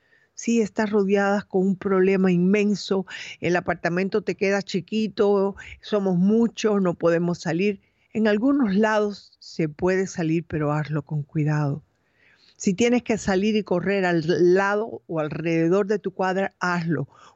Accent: Cuba; moved away; Yo vine de Cuba hace muchos años, creo que fueron hace 60 años.

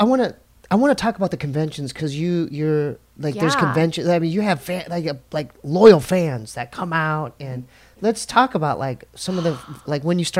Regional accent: Arizona, United States; Or the one thing I noticed when I came out here from Arizona.

